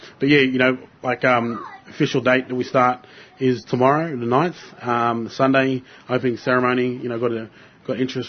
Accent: Brisbane, Queensland, Australia; also born or lived in Sydney; I was born in Sydney and then moved up to Brisbane in like 97. Been a part of the Brisbane community since 97.

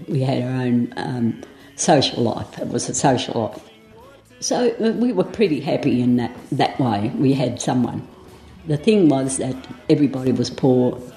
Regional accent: Fitzroy, Victoria, Australia; I was born in Fitzroy in 1935. I was a part of the Depression, the days, the bad days, and 45 the war ended and it became worse. I went to George Street State School, Fitzroy

